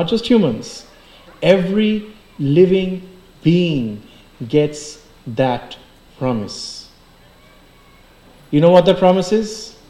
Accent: Kolkata, West Bengal, India; I grew up in Calcutta, and there was a betel nut shop right under my window.

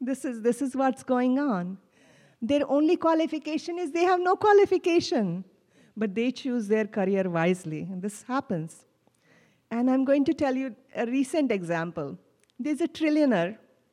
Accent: India; When I was growing up in India, a lot of my friends, you know, they went in different directions.

